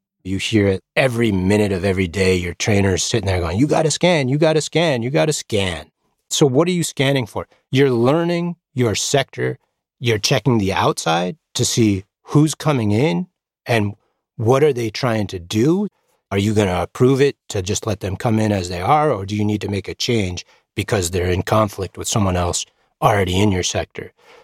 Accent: Colorado, United States; Growing up in Colorado, flying around there, had a fantastic time.

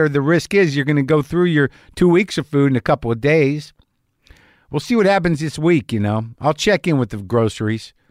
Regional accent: New Jersey, United States; also born or lived in New York; I'm of Irish heritage, originally from North Jersey / New York.

